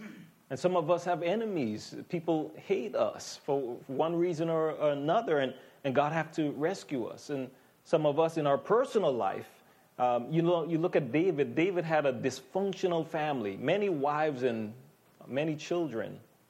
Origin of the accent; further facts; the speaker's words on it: U.S. Virgin Islands; You know, I'm from the Virgin Islands, and we have virgin waters there.